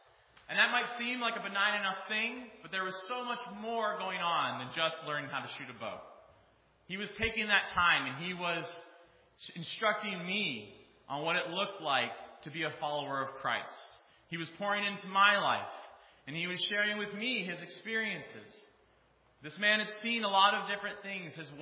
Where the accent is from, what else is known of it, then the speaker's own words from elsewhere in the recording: Ohio, United States; I grew up in Northeast Ohio, and I'm the son of a Reformed Baptist minister.